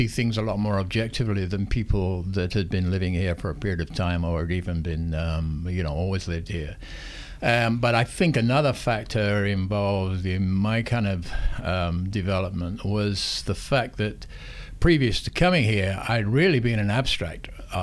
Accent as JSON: {"language": "English", "region": "England", "country": "United Kingdom", "also_born_or_lived": "Bahamas", "moved": "as an adult", "said": "Well, I'm originally from England. I came here in 1973 as a teacher of art, initially over in San Salvador"}